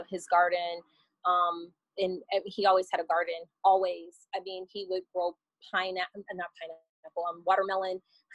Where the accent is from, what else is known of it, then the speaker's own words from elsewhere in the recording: Virginia, United States; also born or lived in California / Chester, Pennsylvania / Ohio / Okinawa, Japan; I say that I'm from Virginia because I lived there the longest and I graduated from high school there, but I was born in California to Pennsylvania in Chester. It's right outside of Philly. Then we moved to Ohio.